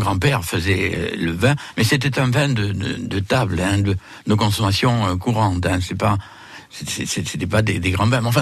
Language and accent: French; Campagnac-lès-Quercy, Occitanie, France; born there; Je suis né à Campagnac-les-Quercy, dans une ferme.